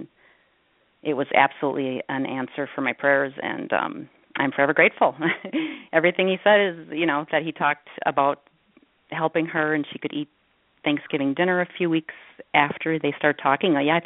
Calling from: Minnesota, United States; I'm calling from Minnesota.

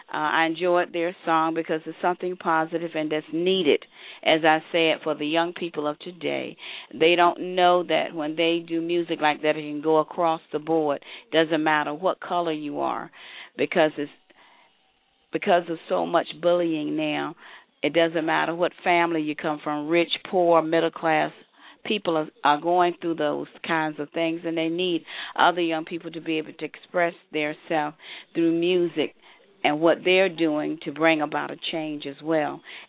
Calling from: Portsmouth, Virginia, United States; I'm calling from Portsmouth, Virginia.

